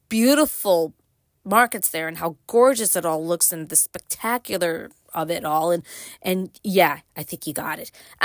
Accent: Brooklyn, New York, United States; now in Upstate New York, United States; Brooklyn raised, living upstate. Yes, I grew up in Brooklyn. Yes, I left Brooklyn and I moved to upstate.

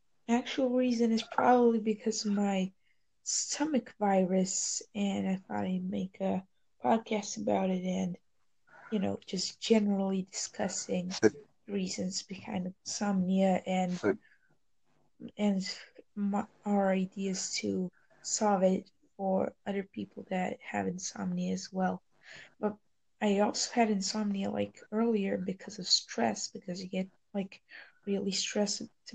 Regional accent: Serbia; English is a second language; Well, I'm from Serbia.

